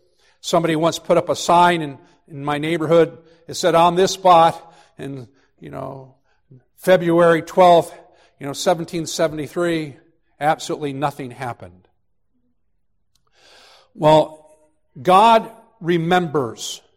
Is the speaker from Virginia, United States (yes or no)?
yes; Virginia, United States; Growing up outside of Washington, D.C. in Virginia, they loved to put signs up there that say September 3rd, 1773, at this very spot, so-and-so was here, or this battle was here, or this happened here.